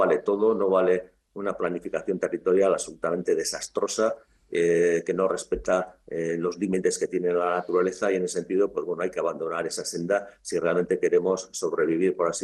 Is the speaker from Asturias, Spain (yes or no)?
no; Tolosa, Basque Country, Spain; born there; no conocí una inundación histórica en 1950, ¿no? Porque nací posteriormente, pero en Tolosa también se destruyó el arbolado de ribera